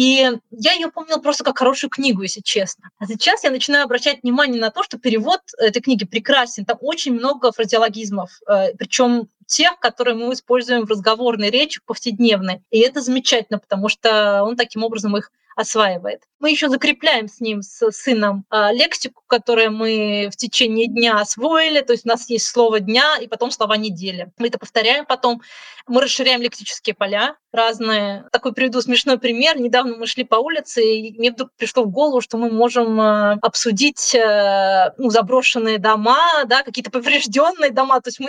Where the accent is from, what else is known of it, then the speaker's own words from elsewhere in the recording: Russia; Я ей сказала, что я из России